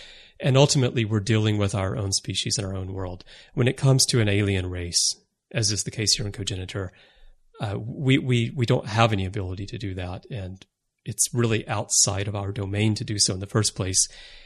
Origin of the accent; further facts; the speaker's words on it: United States; moved away as an adult; now in Japan; I'm American, but I've lived in Japan most of my adult life. So I'm quite Japanese, the way that I do things.